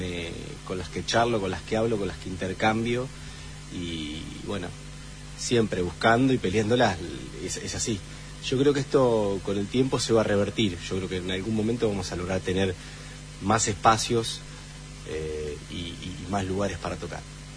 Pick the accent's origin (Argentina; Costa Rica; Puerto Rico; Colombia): Argentina; Casbas, Buenos Aires; Siempre estoy atento a lo que sucede en mi pueblo, en Casbas